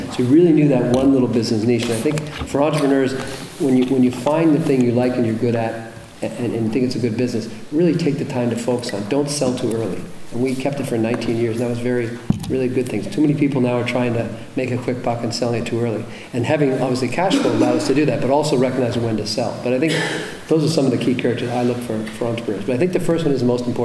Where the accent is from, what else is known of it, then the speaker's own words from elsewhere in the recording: Canada; we as a Canadian, we saw so many Canadian companies